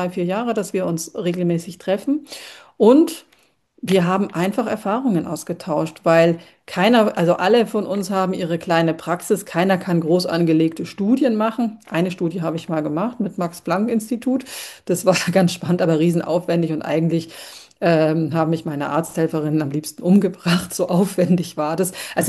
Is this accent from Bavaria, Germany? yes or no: yes; Bavaria, Germany; also gerade so die Allgäuer sind ja, wo ich herkomme, alle sehr sportlich und gehen auf die Berge und machen.